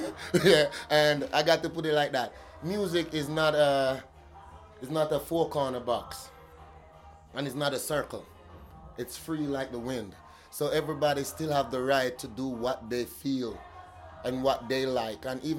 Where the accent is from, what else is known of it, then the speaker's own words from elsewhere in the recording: Jamaica; now in Germany; I'm Jamaican. My ties are always there. I could have got a German passport already 15 years ago. And I still have a Jamaican pass